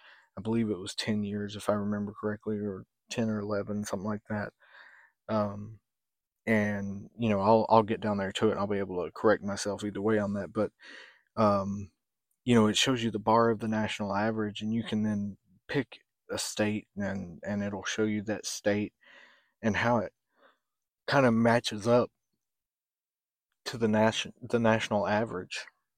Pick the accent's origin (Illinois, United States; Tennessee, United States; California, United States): Tennessee, United States; I'm from Tennessee, so it's kind of crazy to see that it's well above average.